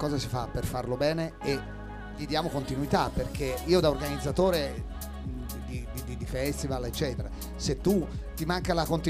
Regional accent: Lucca, Tuscany, Italy; ed è bello quando giriamo il mondo dire da dove vieni, da Lucca.

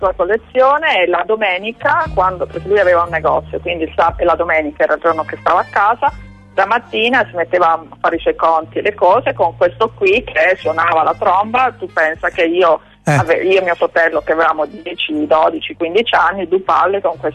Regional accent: Taranto, Apulia, Italy; now in Maranello, Italy; abita in Puglia mia madre, anch'io sono di Taranto, vivo qui a Maranello.

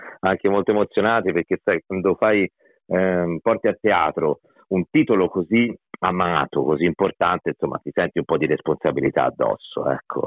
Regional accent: Livorno, Tuscany, Italy; io sono livornese, insomma, più o meno uguale, sono moro comunque

